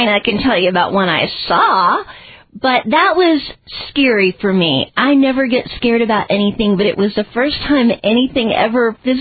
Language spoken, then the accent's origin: English; Asheville, North Carolina, United States; I grew up in Asheville, so this was in South Asheville.